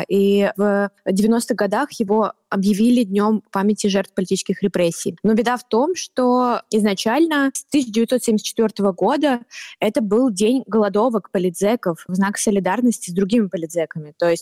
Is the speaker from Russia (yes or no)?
yes; Siberia, Russia; потому что я не из Москвы. Я жила в очень маленьком городе в Сибири и поступила в 2015 году в университет.